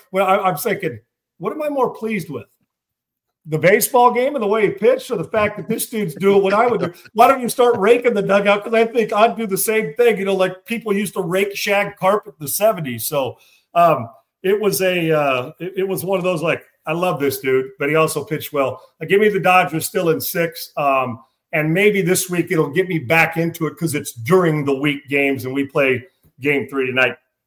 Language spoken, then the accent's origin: English; California, United States; And I grew up in California watching it